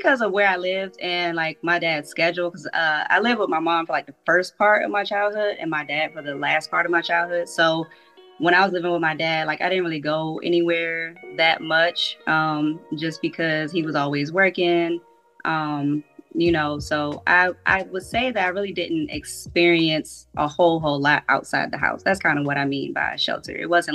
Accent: Maryland, United States; now in Atlanta, United States; Originally, I'm from Maryland, the DMV area, but now I reside close to Atlanta, Georgia.

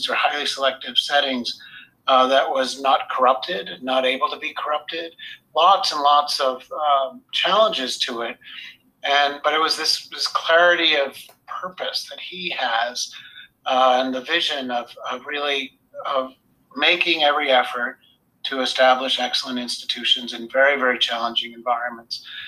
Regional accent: New England, United States; moved away as an adult; now in France; Obviously, I'm American. Grew up in New England, but home had become France.

